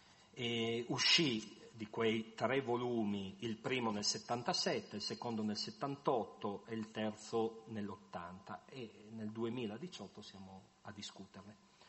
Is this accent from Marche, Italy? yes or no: no; Pordenone, Friuli-Venezia Giulia, Italy; born there; io mi sento friulanissimo, però sono nato a Pordenone.